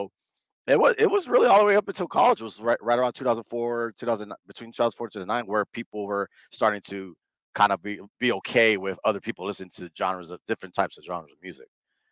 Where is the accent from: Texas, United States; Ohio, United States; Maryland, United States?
Texas, United States; San Antonio; So with that being said, growing up in San Antonio, as you know, whether I'm black and Mexican or not, they're going to see me as black people, as a black person.